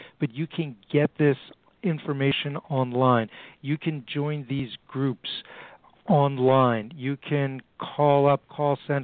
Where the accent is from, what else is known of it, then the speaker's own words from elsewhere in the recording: New York City, New York, United States; I'm from New York City here